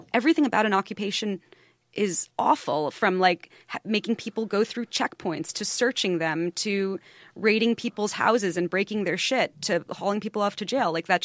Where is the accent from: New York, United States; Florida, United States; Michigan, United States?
New York, United States; New York City; born there; I fucking love New York. I was born in New York.